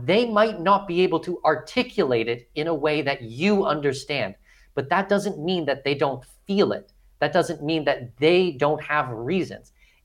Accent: Canada; now in Panama; I'm Canadian with Danish heritage. My wife is from mainland China. Mm-hmm. I met her in Germany. We got married in Africa. My daughter was born in Abu Dhabi. Now we live in Panama full time

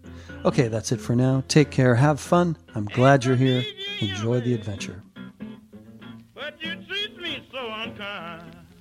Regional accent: Seattle, Washington, United States; because I'm from Seattle, right?

